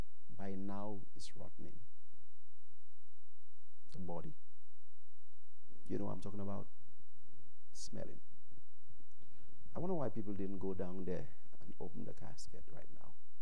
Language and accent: English; China; moved away; You know, we're from China originally. And the Chinese have a wonderful way of humility.